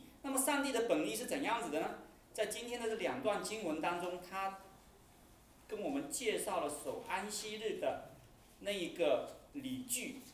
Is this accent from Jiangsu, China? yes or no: no; Guangdong, China; accent: Teochew; 按照我们潮州话，我们说一句话就是最准确的